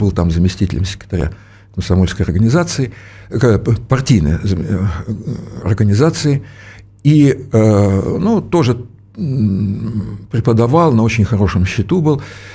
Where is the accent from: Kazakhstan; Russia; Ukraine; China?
Ukraine; moved away; Я сам с Украины, ведь в Полтаве жил, работал. И когда уже в Москве я работал в Кремле на ответственных должностях